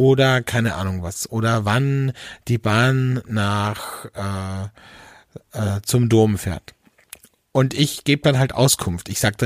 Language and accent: German; Austria; now in Cologne, Germany; Und früher habe ich immer gesagt, nein, ich bin aus Österreich.